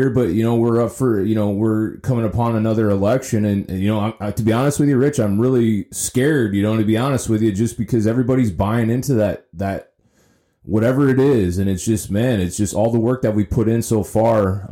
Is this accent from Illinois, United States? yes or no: yes; Chicago, Illinois, United States; I mean, I'm from Chicago, and I'd never been there.